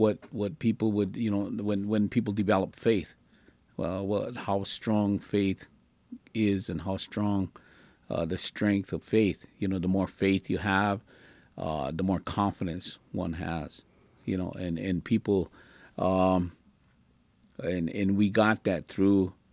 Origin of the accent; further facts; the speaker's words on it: United States; I grew up on a Standing Rock Reservation.